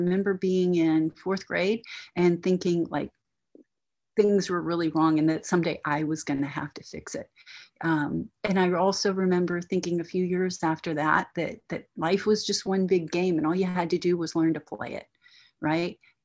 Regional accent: Corpus Christi, Texas, United States; born there; I was born in Corpus Christi, Texas. And if you don't know where that is, that's about 4 hours south of Houston, 4 hours north of Mexico, on the coast of the Gulf of Mexico.

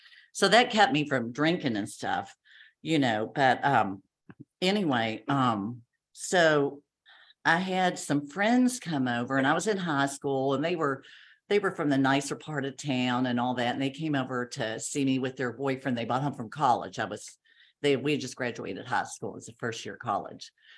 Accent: Kentucky, United States; accent: twang; But anyway, I grew up in Kentucky. So that's where I have a little bit of a twang here.

